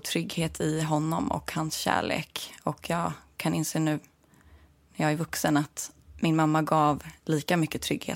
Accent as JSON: {"language": "Swedish", "town": "Katrineholm", "region": "Södermanland", "country": "Sweden", "tie": "born or raised there", "also_born_or_lived": "Stockholm / Nyköping", "said": "Sen flyttade vi ut till Sörmland och så är jag uppvuxen i Katrineholm och Nyköping."}